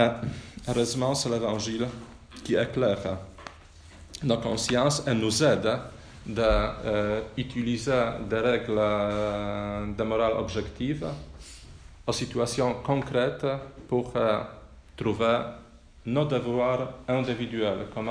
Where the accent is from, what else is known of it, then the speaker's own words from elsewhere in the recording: Poland; French is a second language; Parce que chez nous, en Pologne, beaucoup ont dit